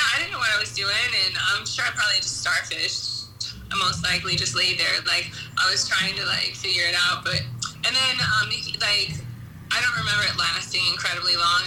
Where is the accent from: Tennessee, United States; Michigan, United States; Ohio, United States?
Ohio, United States; Cincinnati; No, all white people. I grew up on, like, the poor side of the, like, suburbs